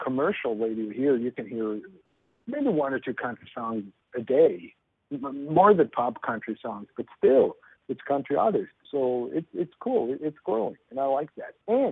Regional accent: Sweden; I think they like the fact that I'm coming from Sweden and play country music.

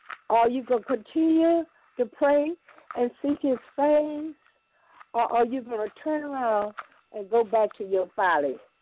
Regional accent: Beaumont, Texas, United States; My hometown is Beaumont. … born in Beaumont, Texas.

